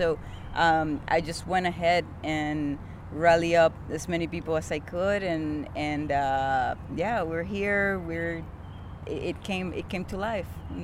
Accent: Puerto Rico; now in Vancouver, Canada; I am originally from Boriquén, known after the colonizers came over as Puerto Rico, and I live in an unceded territory of the Musqueam, Squamish, and Tsleil-Waututh people, known as Vancouver by some.

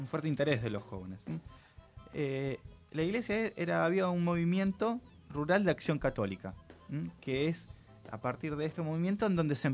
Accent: Argentina; todos sabemos que nosotros como Argentina tenemos una como una matriz productiva

